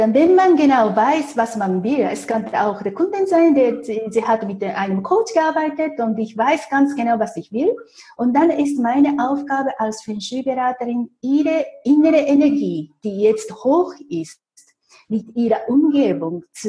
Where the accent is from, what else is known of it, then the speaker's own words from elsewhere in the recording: Japan; German is a second language; moved away as an adult; now in Switzerland; Also ich bin, wie gesagt, in Japan geboren, in Japan aufgewachsen.